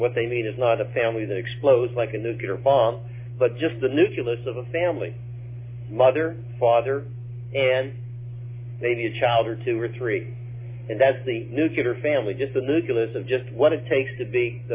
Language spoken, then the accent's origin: English; Pennsylvania, United States; I remember as a young man growing up in Pennsylvania that whenever we would have a dinner at my grandmother's, there would be something like 25 or 30 grown-ups.